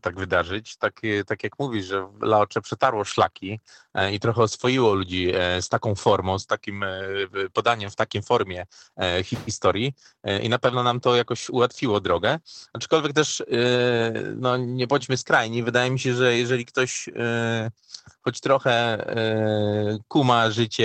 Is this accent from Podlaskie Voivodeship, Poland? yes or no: yes; Suwałki, Podlaskie Voivodeship, Poland; a jestem z Suwałk